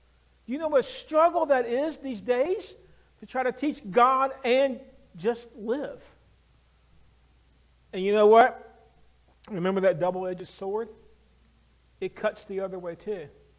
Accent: Lynchburg, Virginia, United States; also born or lived in Charlottesville; now in Waynesboro, United States; We grew up in Lynchburg, Virginia. We lived 17 years in Charlottesville, Virginia, and now we're on year number 11 here in Waynesboro, Virginia.

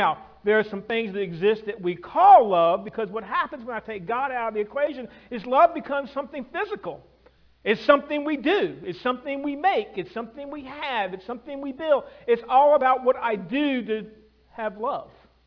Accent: Lynchburg, Virginia, United States; also born or lived in Charlottesville; now in Waynesboro, United States; We grew up in Lynchburg, Virginia. We lived 17 years in Charlottesville, Virginia, and now we're on year number 11 here in Waynesboro, Virginia.

